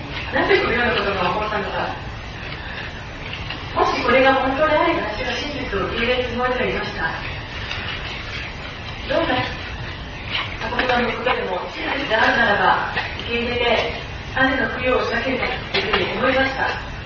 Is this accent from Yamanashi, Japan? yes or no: yes; Yamanashi, Japan; 私は山梨県の人間です。関東なんです。